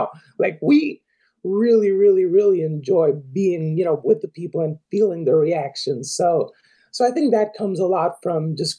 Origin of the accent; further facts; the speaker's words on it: Puerto Rico; moved away; I was raised in Puerto Rico, lived there pretty much my whole life until 6 years ago, 5 years ago.